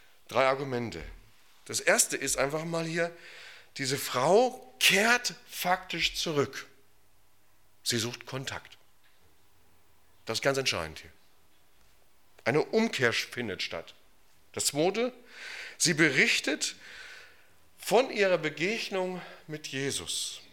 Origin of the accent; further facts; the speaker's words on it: Moers, North Rhine-Westphalia, Germany; also ich komme aus Moers, das liegt bei Duisburg, das sind ungefähr 2,5 Stunden Fahrtweg.